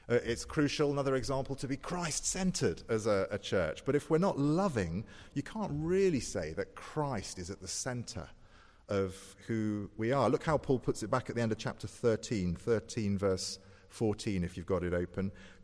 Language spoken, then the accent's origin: English; United Kingdom; Okay, I was 20. She was in her 80s. I'm British. She was Greek.